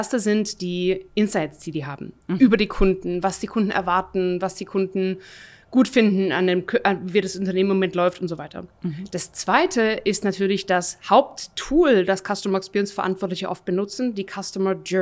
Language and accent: German; Germany; now in Switzerland; Also ich bin ursprünglich aus Deutschland, lebe jetzt in der Schweiz, bin sehr froh darüber